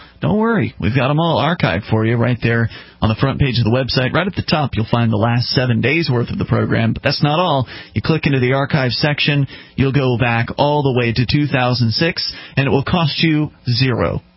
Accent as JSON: {"language": "English", "town": "Sarasota", "region": "Florida", "country": "United States", "said": "I'm from the Tampa Bay area, Sarasota, and I've never actually been to Ybor"}